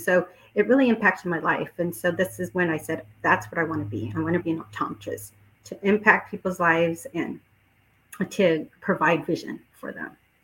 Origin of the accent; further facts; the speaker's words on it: San Diego, California, United States; And so I grew up in South San Diego, which is a city called South Bay. It's like 5 miles away from the Mexico border.